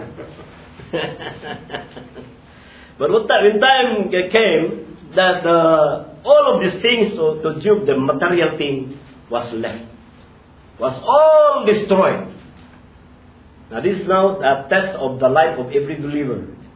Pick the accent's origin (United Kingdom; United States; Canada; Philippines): Philippines; Yeah, because sorry, I'm Filipino.